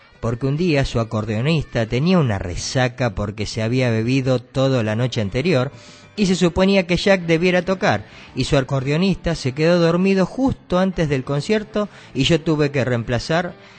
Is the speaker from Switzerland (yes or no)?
yes; Switzerland; tú eres de Argentina, yo soy de Suiza